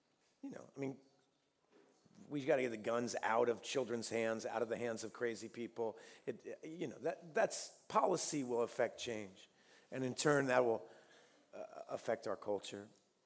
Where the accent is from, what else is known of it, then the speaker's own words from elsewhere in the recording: Austin, Texas, United States; born there; I was born in Austin, Texas in 1970, right?